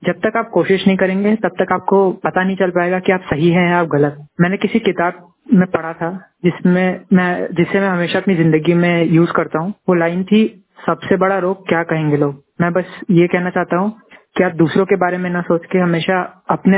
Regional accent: Indore, Madhya Pradesh, India; इंदौर से हूँ।

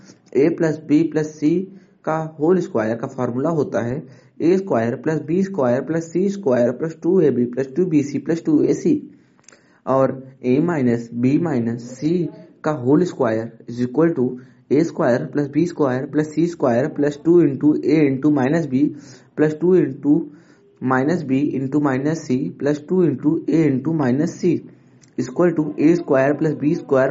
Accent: Jaunpur, Uttar Pradesh, India; मैं उत्तर प्रदेश के जौनपुर जिले का निवासी हूं

